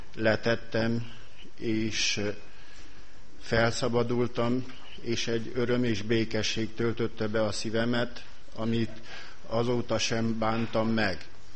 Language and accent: Hungarian; Kőszegremete, Satu Mare County, Romania; now in Satu Mare, Romania; és én a kőszegremetei gyülekezetben nőttem fel, hívő családban nőttem fel, és lehet, hogy sokan nem tudnak erről, vagy nem ismernek úgy. Az iskoláim miatt a 8. osztály befejezése után kerültem ide Szatmára